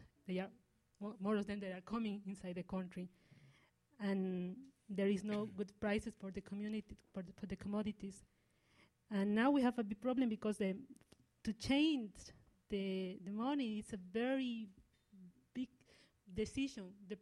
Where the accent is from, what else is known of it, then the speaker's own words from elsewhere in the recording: Ecuador; English is a second language; Well, I come from Ecuador, and in the 2000 years, we changed to the dollarization.